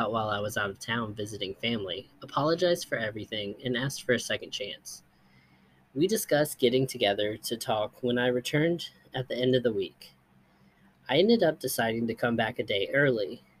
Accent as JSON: {"language": "English", "country": "France", "said": "He ended up traveling to France, my home country, and his ex-fiancée to go to her sister's wedding."}